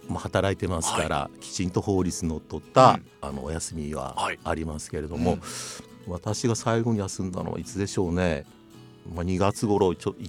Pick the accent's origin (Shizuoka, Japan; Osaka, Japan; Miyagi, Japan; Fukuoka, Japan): Fukuoka, Japan; 生まれ育ち華厳神社天神っ子です。